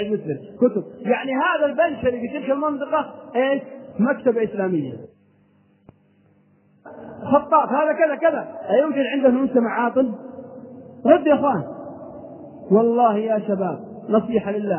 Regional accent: Al-Qassim, Saudi Arabia; انا اعرف واحد عندنا في القصيم

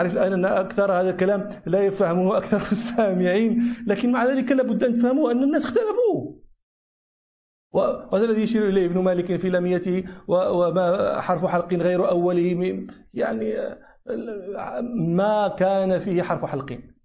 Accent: Morocco; هذا في دارجتنا المغربية، لا نقول مقبرة نقول الروضة

